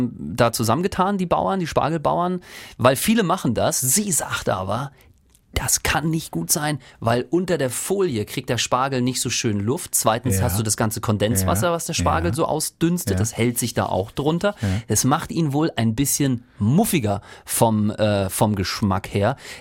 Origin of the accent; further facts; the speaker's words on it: Rostock, Mecklenburg-Vorpommern, Germany; So ein Ossi kann über einen Ossi-Witz lachen, gell? Ich komme ja auch aus Rostock, ja. Ich bin ja auch ein Zoni.